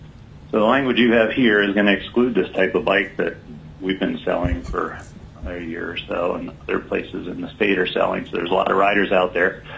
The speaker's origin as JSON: {"language": "English", "town": "Homer", "region": "Alaska", "country": "United States", "said": "from Homer."}